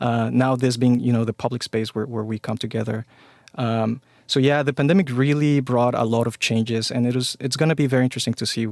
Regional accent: Mexico; I grew up in Mexico

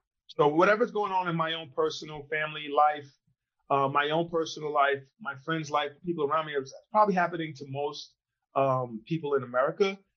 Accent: Nigeria; I wanted to go all black, right? I'm Nigerian. I'm going back to the roots.

